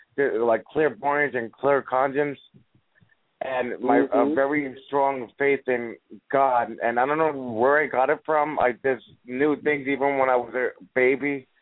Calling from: New Jersey, United States; I'm calling from New Jersey.

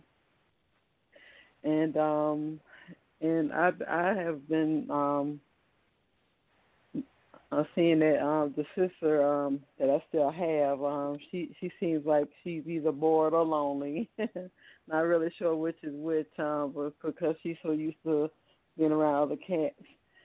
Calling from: Virginia, United States; I'm calling from the state of Virginia.

